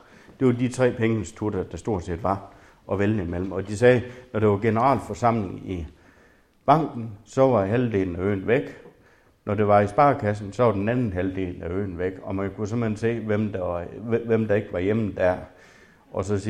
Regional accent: North Denmark Region, Denmark; Nu er jeg jo Thybo og Morsingboer, det plejer jo sådan at være hinandens modsætninger.

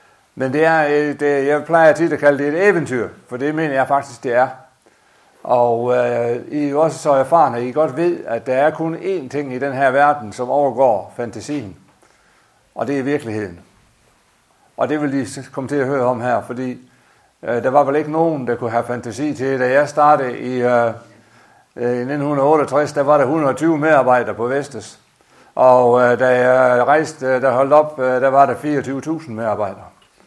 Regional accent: Spjald, Central Denmark Region, Denmark; now in Ådum, Denmark; Og jeg bor nu i Ådum, men jeg er egentlig kommet mest fra, jeg er egentlig født og opvokset i Spjald. Jeg er født den 20. december 1947.

